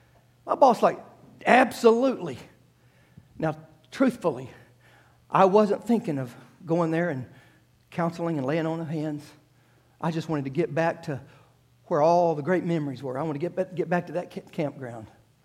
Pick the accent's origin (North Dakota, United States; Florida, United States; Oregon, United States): Florida, United States; That was my hometown. I was from there. And I thought, I got to go back to South Florida, Sodom and Gomorrah, Fort Lauderdale, Miami.